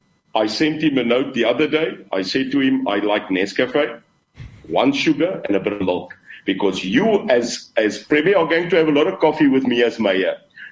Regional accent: Khayelitsha, Western Cape, South Africa; I come from Khayelitsha. I know Mitchell's Plain, and I also know Bishop. I know it. Cape Town, Brett, is our city.

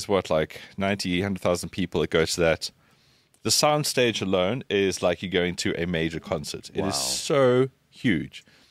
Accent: South Africa; And she said, where are you from? I said, I am from South Africa.

